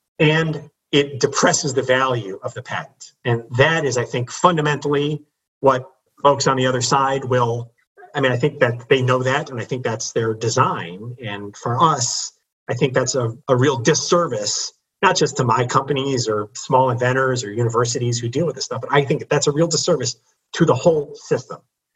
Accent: Chicago, Illinois, United States; I grew up in Chicago, right? So Barack Obama was my home state senator.

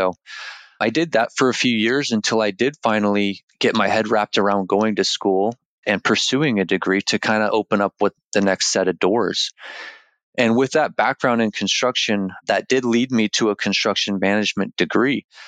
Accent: Canada; moved away; also born or lived in Colorado; I grew up in Canada and traveled around quite a bit for my father's job. And I landed myself in Colorado finishing high school.

